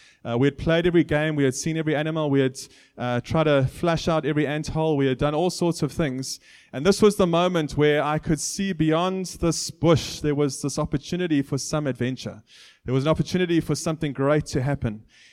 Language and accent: English; Botswana; I grew up in Botswana. Any other Botswana people here? And it was a beautiful privilege to grow up in Botswana because my playground was the bush. We lived on the outskirts of town